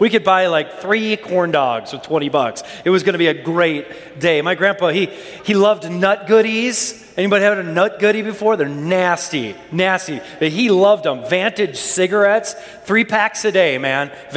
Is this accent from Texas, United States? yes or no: no; Minnesota, United States; I grew up in Minnesota, and the State Fair is this big deal